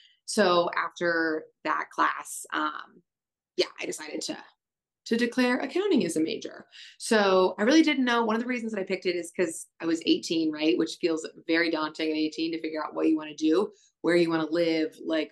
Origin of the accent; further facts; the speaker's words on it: Lee's Summit, Missouri, United States; I was raised in Lee Summit. So Lee Summit High School.